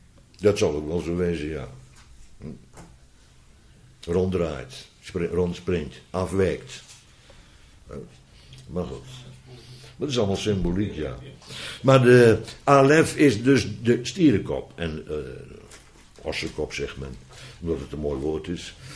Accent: Netherlands; Wij zijn Nederlanders, zelfs autochtoon

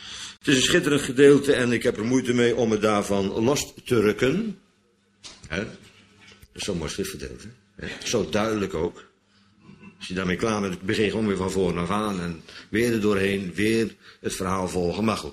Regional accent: Bodegraven, South Holland, Netherlands; Maar ja, ik kwam uit Bodegraven, dus dat kan kloppen.

